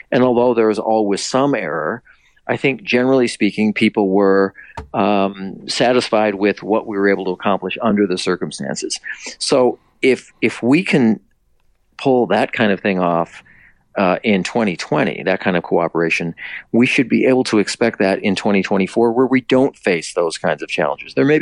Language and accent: English; Minnesota, United States; So I'm from Minnesota, and our relationship with our state folks